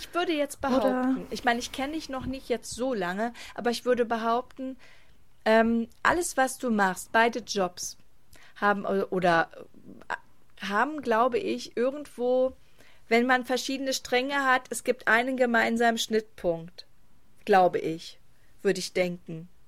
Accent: Berlin, Germany; ich bin zwar hier in Berlin geboren, ich bin hier groß geworden, ich fühle mich hier wohl

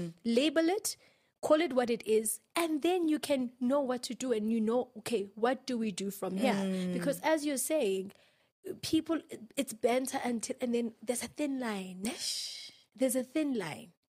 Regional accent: Durban, KwaZulu-Natal, South Africa; I'm from Durban.

